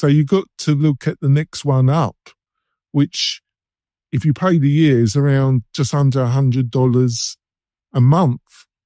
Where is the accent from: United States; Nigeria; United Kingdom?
United Kingdom; England; and I'm English, so I need to brighten myself up